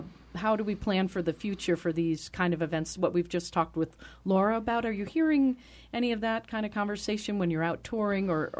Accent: Northeast, United States; I grew up in the Northeast, and I experience mold all the time.

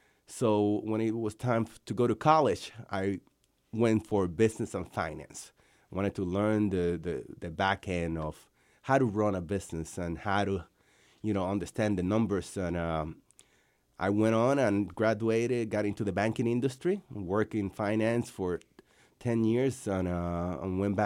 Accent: Dominican Republic; now in United States; growing up in Dominican Republic, you know, I was, you know, just a kid with we weren't as affluent as many of the, you know, my friends born here in the United States.

